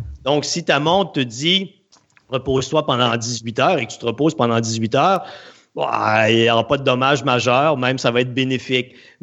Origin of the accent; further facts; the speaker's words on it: Quebec City, Quebec, Canada; Québec, ville de Québec, province de Québec, ville de Québec.